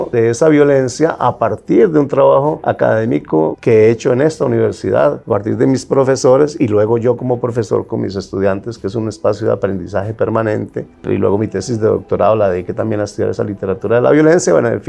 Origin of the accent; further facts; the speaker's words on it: La Tulia, Valle del Cauca, Colombia; Yo vengo de esa región, yo vengo del norte del Valle, yo vengo de un pueblo que se conoce como La Tulia, que es exactamente el pueblo vecino a Primavera